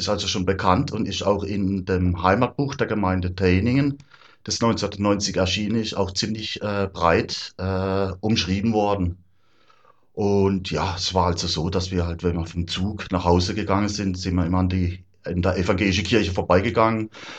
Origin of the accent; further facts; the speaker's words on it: Köndringen, Baden-Württemberg, Germany; auch aus Köndringen.